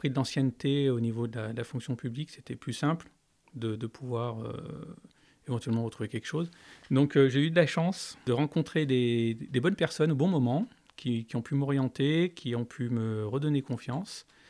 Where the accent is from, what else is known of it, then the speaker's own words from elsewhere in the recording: Toulouse, Occitanie, France; born there; also born or lived in Saint-Étienne / Lyon; mes frangins sont nés à Marseille, moi je suis né à Toulouse. On a vécu à Saint-Étienne quelques années et après on est parti sur Lyon.